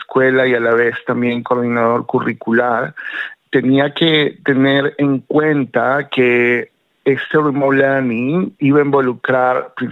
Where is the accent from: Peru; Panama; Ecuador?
Peru; desde España, Chile, bueno, yo soy de Perú